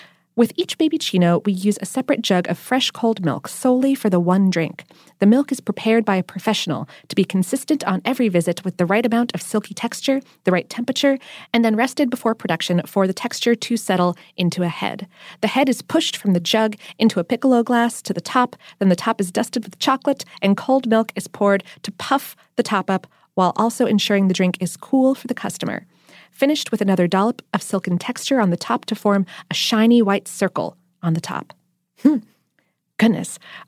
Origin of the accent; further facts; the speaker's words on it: Australia; my home country of Australia.